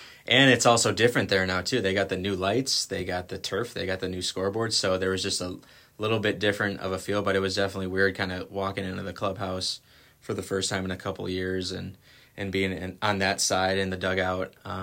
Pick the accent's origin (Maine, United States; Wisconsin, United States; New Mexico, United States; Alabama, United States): Wisconsin, United States; Racine; also born or lived in Burlington; I did say I was from Racine, Wisconsin, so my family moved out to Burlington my freshman year.